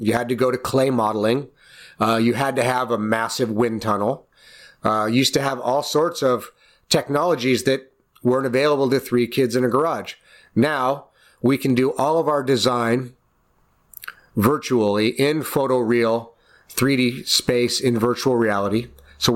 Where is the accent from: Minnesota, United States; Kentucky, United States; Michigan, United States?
Michigan, United States; Detroit; I'm still a gearhead. I'm from Detroit. I've automotive heritage.